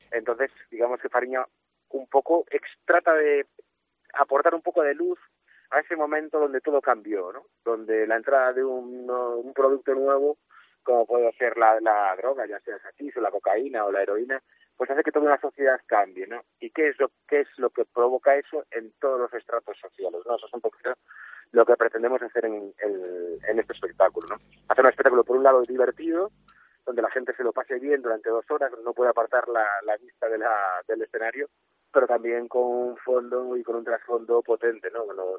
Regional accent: Galicia, Spain; para nosotros que somos gallegos

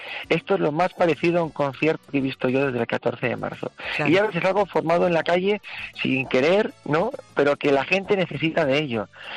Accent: Valladolid, Castile and León, Spain; volverme a Valladolid, ¿no?, a mi casa, porque yo soy de Valladolid.

